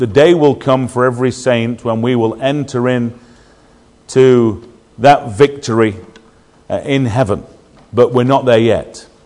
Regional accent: Sheffield, Yorkshire and the Humber, United Kingdom; when I was a boy growing up, I'm from Sheffield originally.

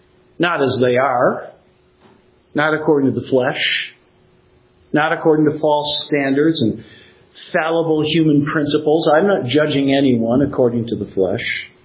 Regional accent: New Jersey, United States; I do know what I'm talking about. I'm from New Jersey. And when I'm done here, I'm going to go back to New Jersey.

